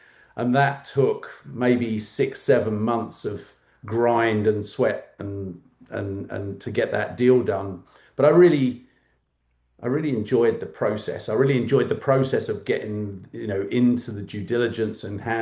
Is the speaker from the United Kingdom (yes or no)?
yes; United Kingdom; also born or lived in Florida; now in United States; Then I moved to the US, and one of the, you know, I found, I previously lived in Florida. I found that one of the ways that you can move to America as a Brit